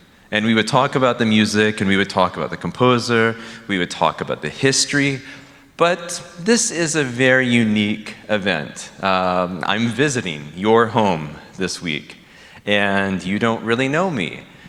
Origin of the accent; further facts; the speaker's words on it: Temple, Texas, United States; So, first of all, I'm from Temple, Texas, which it's a town of about 80 to 85,000 people on Interstate 35. It's the heart of Texas.